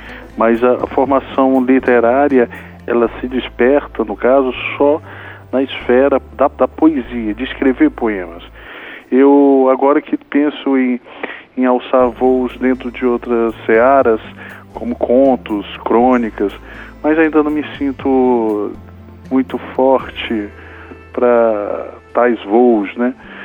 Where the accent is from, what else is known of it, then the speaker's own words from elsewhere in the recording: Fortaleza, Ceará, Brazil; born there; Então, eu nasci na Praia de Iracema, Praia dos Amores, em Fortaleza, Ceará, uma praia reduto de boêmios, de artistas